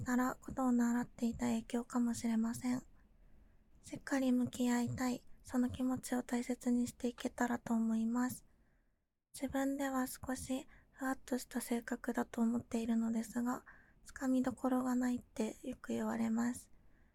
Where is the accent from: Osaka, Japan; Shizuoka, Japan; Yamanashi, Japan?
Yamanashi, Japan; now in Tokyo, Japan; 生まれ育ったのは富士山のふもとの山梨県です。四季の移ろいがはっきりと感じられる土地で、自然とともにのんびり育ってきました。今は東京の大学に通いながら、実家との行き来を続ける毎日を送っています。